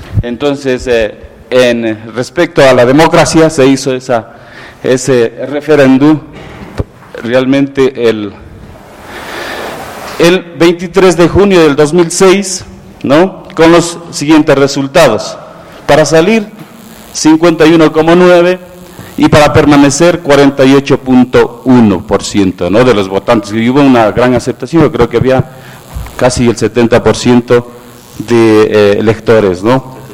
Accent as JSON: {"language": "Spanish", "country": "Ecuador", "lives_now": "United Kingdom", "said": "yo, como decía siendo ecuatoriano británico"}